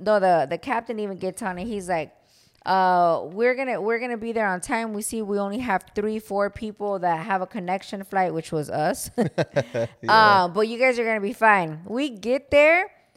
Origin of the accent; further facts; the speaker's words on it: Florida, United States; But I'm from Florida, and you guys know that we're all about that beach life out here.